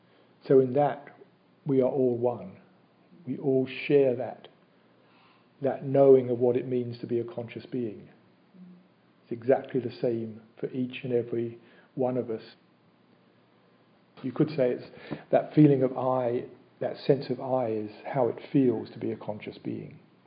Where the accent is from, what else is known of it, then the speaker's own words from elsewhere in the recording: United Kingdom; now in United States; I could say I'm British, but I'm also American now as well, so that's changed.